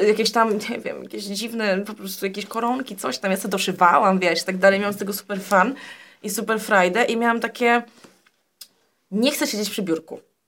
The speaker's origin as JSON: {"language": "Polish", "town": "Jelenia Góra", "region": "Lower Silesian Voivodeship", "country": "Poland", "said": "ile czasu zajmie mi w Polsce, jestem z Jeleni"}